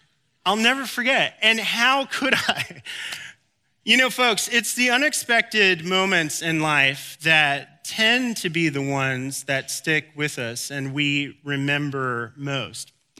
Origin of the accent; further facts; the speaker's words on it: Arizona, United States; My friend Ryan, that I grew up with in Arizona, who loves me deeply